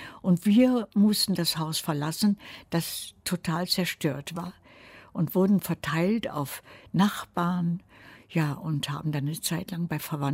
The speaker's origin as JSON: {"language": "German", "country": "Germany", "said": "Wo immer ich war, die Leute wussten, ich bin Ausländerin, ich bin Deutsche"}